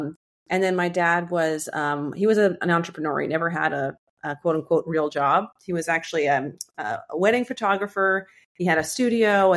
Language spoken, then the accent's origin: English; Flushing, New York, United States; So I grew up in Flushing, Queens. Most people know Flushing, Queens from The Nanny. So that's where I grew up.